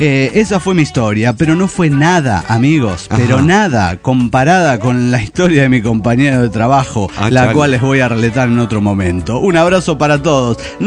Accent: Santa Fe, Argentina; de Santa Fe, República Argentina.

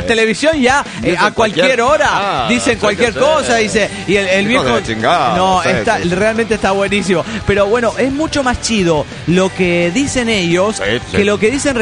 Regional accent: Ensenada, Baja California, Mexico; Wey, espérense, soy el homie de Ensenada, Baja California, México.

